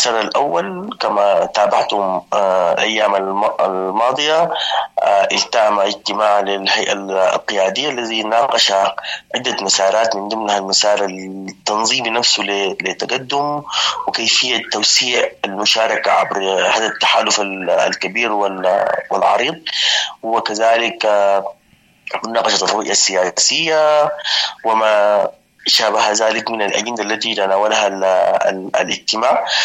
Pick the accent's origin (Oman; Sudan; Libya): Sudan; لا سبيل لنا كلنا كسودانيين غير التفاوض والحوار من أجل إيقاف هذه الحرب.